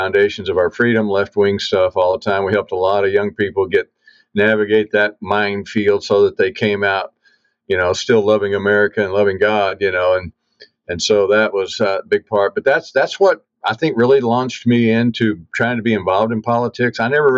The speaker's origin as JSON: {"language": "English", "region": "Missouri", "country": "United States", "tie": "born or raised there", "moved": "yes", "lives_now": "Iowa City, United States", "said": "My wife and I moved to Iowa City from Southeast Missouri, actually. I grew up in Southeast Missouri. And I grew up operating heavy equipment, dozers and drag lines."}